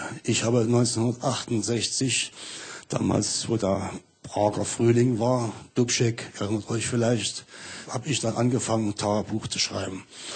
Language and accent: German; Gernewitz, Thuringia, Germany; Ja, ich bin dann auf dem Dorf groß geworden, in einem kleinen Dorf zwischen Jena und Stadtroda. Es hieß Gernewitz, was ich sehr geliebt habe.